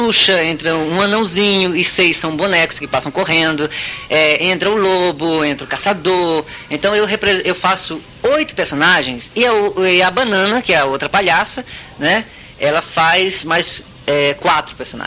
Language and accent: Portuguese; Ceará, Brazil; Olha, nós somos do Ceará, né?